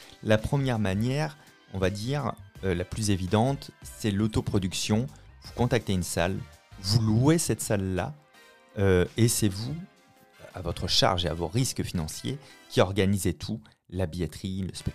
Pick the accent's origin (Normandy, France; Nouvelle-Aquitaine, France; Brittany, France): Nouvelle-Aquitaine, France; La Rochelle; je voulais jouer à La Rochelle, qui est ma ville natale